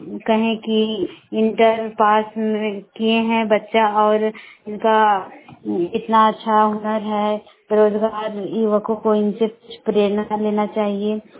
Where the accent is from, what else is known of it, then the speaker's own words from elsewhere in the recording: Barkagaon, Jharkhand, India; बड़कागांव प्रखंड की रहने वाली हूँ।